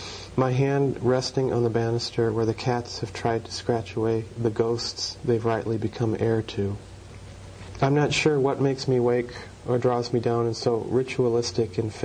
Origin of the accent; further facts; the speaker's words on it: Nebraska, United States; I had to reckon with growing up in Nebraska somehow